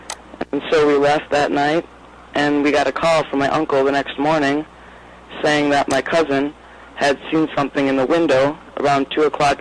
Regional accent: Wisconsin, United States; Well, I'm from Wisconsin, and I first contacted Tom when I found his website

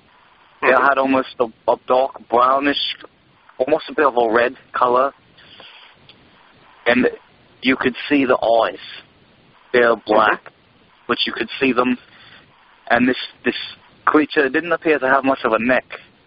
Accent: Bradford, Yorkshire and the Humber, United Kingdom; I'm from Bradford, England, and I'm having a great time in the States.

